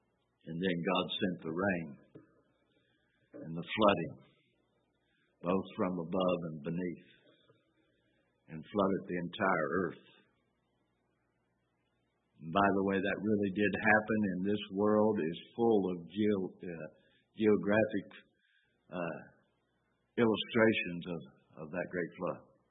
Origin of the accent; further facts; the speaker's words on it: Kentucky, United States; and to know I come from Kentucky, it was drinking moonshine is what it was.